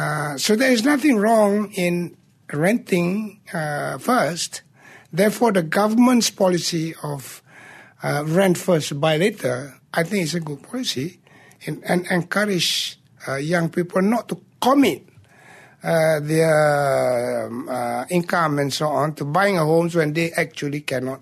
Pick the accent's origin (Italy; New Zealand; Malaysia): Malaysia; Kelantan; I come from Kelantan, a very conservative state.